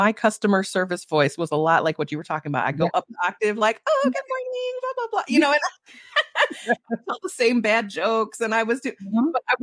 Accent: Chicago, Illinois, United States; accent: Chicago; So I told him a story in my Chicago accent and he did not know the word I said.

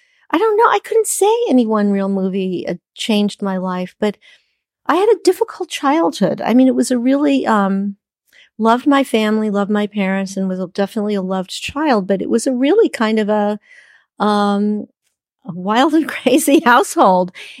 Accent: Bronx, New York, United States; I grew up in the Bronx and the Lowe's Paradise, which had stars on the ceiling.

